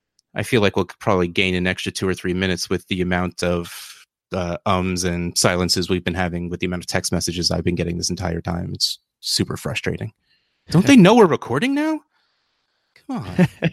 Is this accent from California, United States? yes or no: no; New Jersey, United States; You realize I'm from Jersey, right?